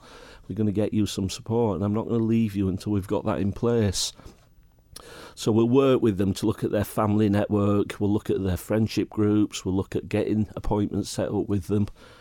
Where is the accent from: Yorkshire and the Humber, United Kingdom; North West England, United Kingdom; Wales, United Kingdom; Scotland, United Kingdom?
Yorkshire and the Humber, United Kingdom; Sheffield; also born or lived in Rotherham; I grew up in Sheffield and Rotherham in South Yorkshire, and that was when all the steelworks were shutting down and the mines were shutting down